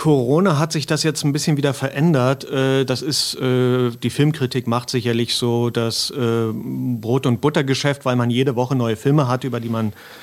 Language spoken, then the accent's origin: German; Berlin, Germany; Und als Berliner, ähnlich wie du, wäre ich jetzt auf die Idee gekommen